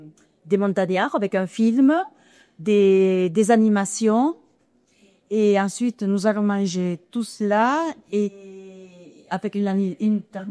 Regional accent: Lourdes, Occitanie, France; Non, non, moi je suis originaire de Lourdes.

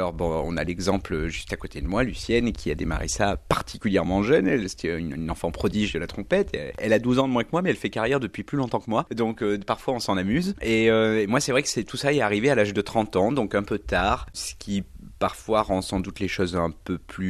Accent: Auvergne, France; je suis né en Auvergne, j'ai été bercé par l'accordéon musette.

